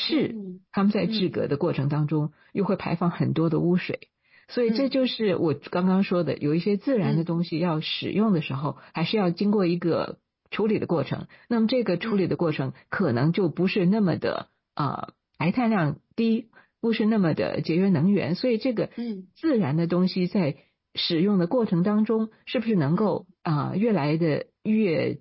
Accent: Taiwan; 因为我是台湾长大的，所以在中国我就觉得很有趣

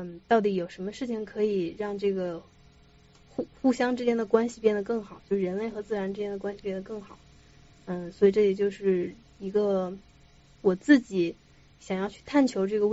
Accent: China; 我说我不是白人，我是中国人，我是黄种人。

